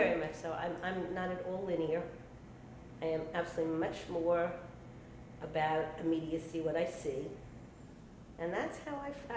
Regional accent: New York City, New York, United States; also born or lived in Brooklyn; I was born in New York, in Brooklyn, in 1944.

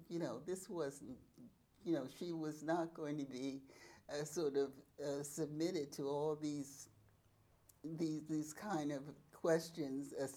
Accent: Philadelphia, Pennsylvania, United States; born there; I was born in Philadelphia.

